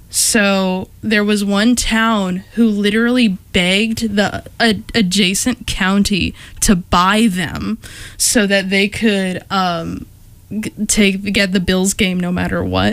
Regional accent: Geneva, New York, United States; born there; Actually, I was born in Geneva.

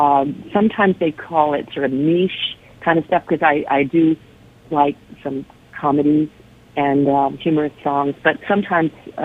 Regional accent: Dallas, Texas, United States; I'm born and raised in Dallas, Texas, believe it or not.

